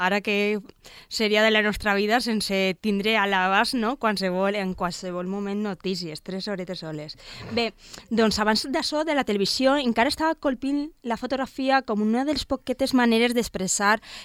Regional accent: Valencia, Valencian Community, Spain; He estat uns dies per la meva terreta, per València.

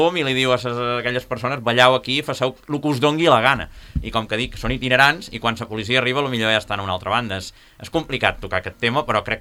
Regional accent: Ibiza, Balearic Islands, Spain; que també venen a disfrutar de la nostra illa

